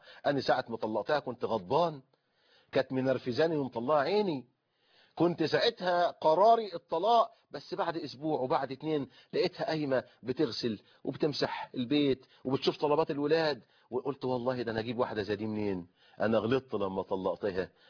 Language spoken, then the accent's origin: Arabic; Egypt; حتى كده يا أخوانا الناس عندنا في مصر في الريف وفي الحضر يقولوا إيه